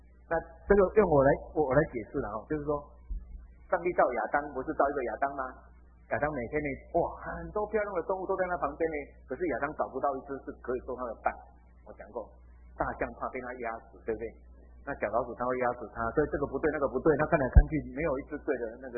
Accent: Taiwan; 我还记得我小时候在台湾的时候

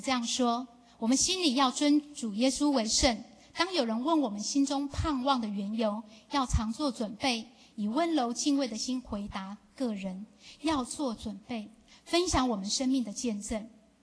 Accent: Taiwan; 有许多的外国人来到了我们台湾来工作

